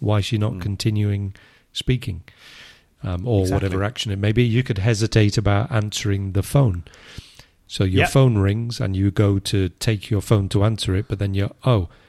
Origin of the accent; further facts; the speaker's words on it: Liverpool, North West England, United Kingdom; accent: Liverpool; because I've lost my Liverpool accent, so you couldn't locate exactly which city, but you'd say you're from the north.